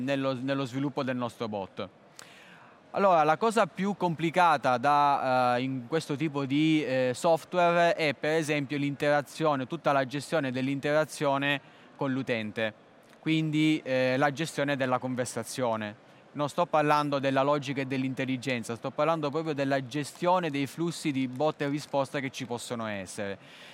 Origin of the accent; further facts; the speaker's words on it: Solarino, Sicily, Italy; il comune di Solarino, che è il mio paese di origine.